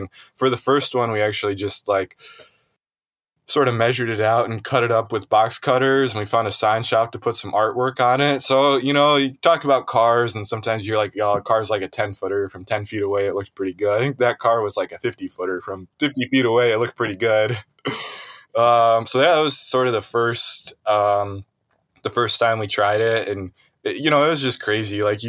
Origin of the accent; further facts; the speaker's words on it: Meridian Township, Michigan, United States; just like I'm from Meridian Township.